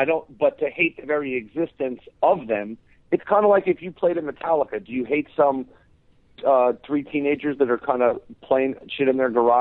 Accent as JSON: {"language": "English", "town": "New York City", "region": "New York", "country": "United States", "tie": "born or raised there", "said": "Yeah, like growing up in New York City, was a wrestling, it still is, I guess, a wrestling town."}